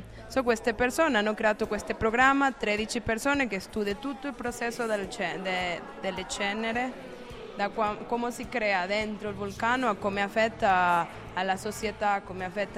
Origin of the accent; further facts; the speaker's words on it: Venezuela; Venezuela.